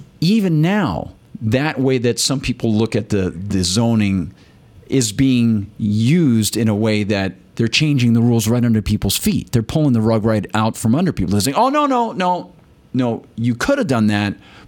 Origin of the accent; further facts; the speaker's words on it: New Hampshire, United States; David Souter from New Hampshire, my home state